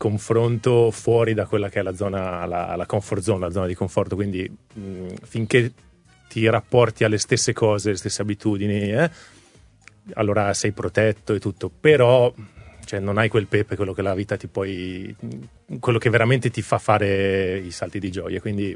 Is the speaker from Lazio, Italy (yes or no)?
no; Trentino-Alto Adige, Italy; Allora sì, conosco tanti trentini così, io non sono un trentino così, senza ombra di dubbio. Come non lo è Alessandra, mia moglie, insomma, ci piace girare, vedere nuovi posti.